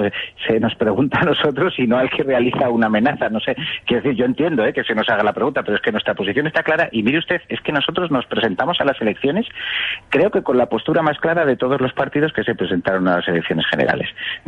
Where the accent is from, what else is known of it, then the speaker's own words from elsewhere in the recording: Spain; yo lo que no voy a hacer es alcaldesa a una persona que dice que en mi país hay presos políticos, con lo cual está calificando a España como una dictadura.